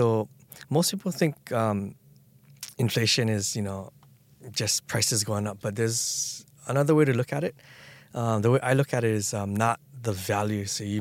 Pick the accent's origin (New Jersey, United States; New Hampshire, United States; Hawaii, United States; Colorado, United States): Hawaii, United States; Honolulu; So actually, I'm going back to my hometown of Honolulu on this leave on July 31st.